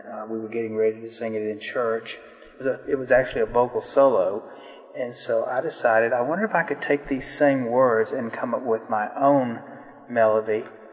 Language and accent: English; Atlanta, Georgia, United States; I'm from Atlanta, Georgia.